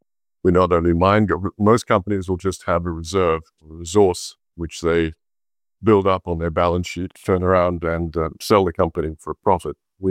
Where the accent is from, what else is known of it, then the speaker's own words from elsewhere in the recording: Australia; being an Australian